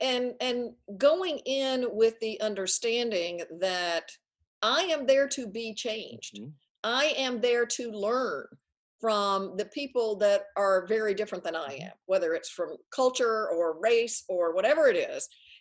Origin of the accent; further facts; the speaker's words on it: the South, United States; When I grew up in the Bible Belt, I was religious